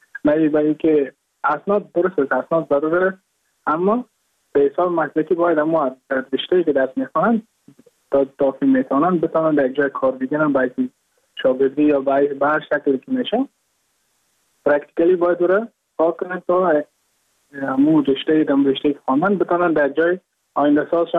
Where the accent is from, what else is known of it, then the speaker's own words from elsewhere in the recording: Mazar-i-Sharif, Balkh, Afghanistan; now in India; از مزار شریف هستم، از قریه شیرآباد، که از قریای درفتاده مزار شریف بخش می باشم که ما در سال 2019 ماه جون به هندوستان آمدم